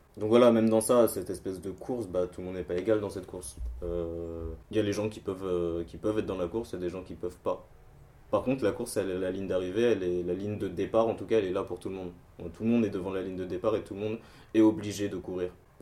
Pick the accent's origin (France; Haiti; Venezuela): France; Martinique; entre-temps, j'ai quitté la Martinique, j'ai vu d'autres choses